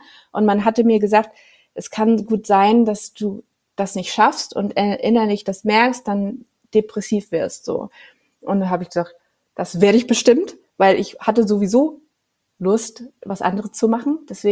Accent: Hamburg, Germany; now in Munich, Germany; Also im Herzen bin ich Hamburger und im wahren Leben bin ich Münchnerin, weil es den Kindern gut tut.

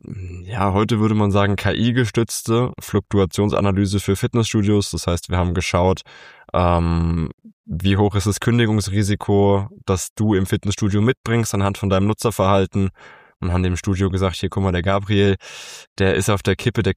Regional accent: Zweibrücken, Rhineland-Palatinate, Germany; Nee, ich bin im beschaulichen Zweibrücken groß geworden und beschaulich dann eher aufgrund der Größe, nicht weil es so ansehnlich ist. Zweibrücken ist die letzte Stadt in Rheinland-Pfalz, bevor es ins Saarland reingeht, sind knapp 20.000 Leute, die da noch versammelt sind. Viel Land, viel Wiese, viel Kühe.

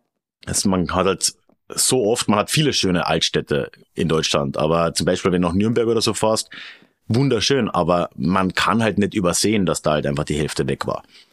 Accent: Austria; Ich bin Österreicher

